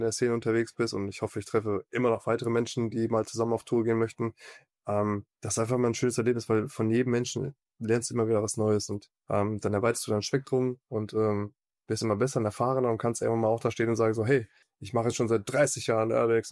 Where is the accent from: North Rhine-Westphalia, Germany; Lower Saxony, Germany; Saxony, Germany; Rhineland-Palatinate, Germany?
North Rhine-Westphalia, Germany; Also ich komme aus dem Raum Wuppertal, Nordrhein-Westfalen.